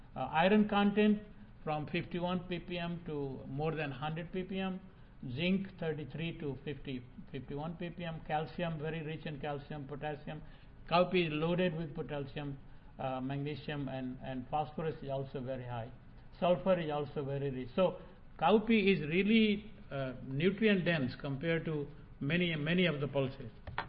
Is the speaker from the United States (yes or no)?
no; India; And I come from India, where we eat dal, and dal making is remove the seed coat and eat only the split.